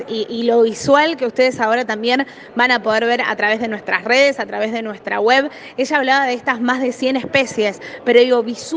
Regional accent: Santa Fe, Argentina; si somos santafesinos, digo, para toda la gente que nos escucha de la provincia de Santa Fe

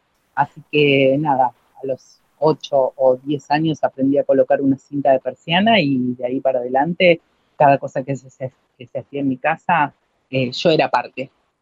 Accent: Buenos Aires, Argentina; born there; Mira, nací en Capital Federal.

